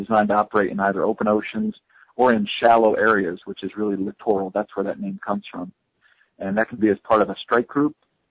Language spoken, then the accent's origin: English; New York, United States; my mom, you know, served in the bank industry for a while in my hometown in upstate New York.